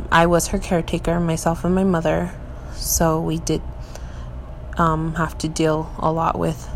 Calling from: Yuma, Arizona, United States; I'm recording this from Yuma, Arizona.

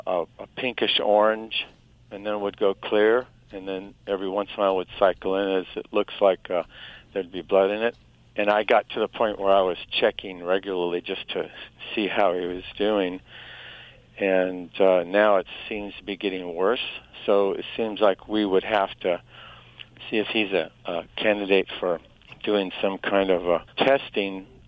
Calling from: Santa Barbara, California, United States; Santa Barbara, California.

